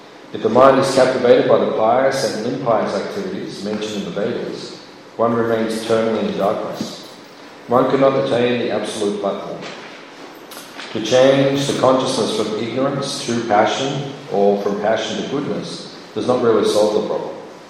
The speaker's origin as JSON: {"language": "English", "town": "Melbourne", "region": "Victoria", "country": "Australia", "tie": "born or raised there", "said": "Because I grew up in Melbourne, Western culture, out in Eltham, like north from me. So I grew up here, and I went to church."}